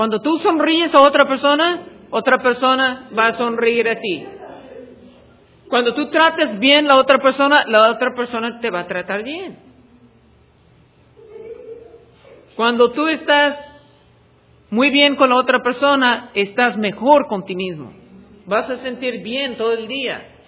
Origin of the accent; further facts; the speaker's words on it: United States; Spanish is a second language; especialmente yo como americano de cara blanca, se empiezan a tratarme mal.